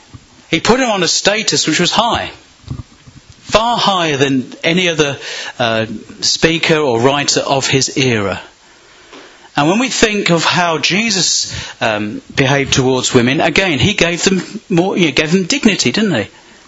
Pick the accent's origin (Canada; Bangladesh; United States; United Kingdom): United Kingdom; Peterborough, East of England; Yeah, the MP for Peterborough. My hometown.